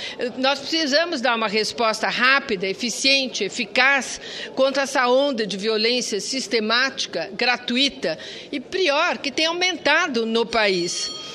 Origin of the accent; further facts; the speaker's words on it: Brazil; É uma preocupação como brasileira, como cidadã